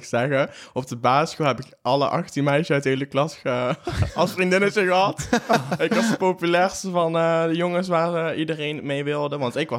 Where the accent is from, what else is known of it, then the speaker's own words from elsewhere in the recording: North Brabant, Netherlands; Ja, Noord-Brabant. Onder, het zuiden.